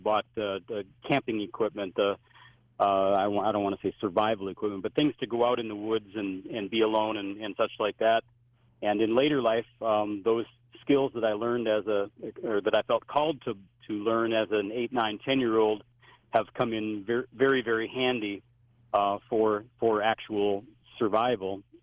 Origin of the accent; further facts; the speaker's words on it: Minnesota, United States; moved away; also born or lived in Wyoming; I had moved away from my home state of Minnesota and away from my family for several years, was out in the mountains of Wyoming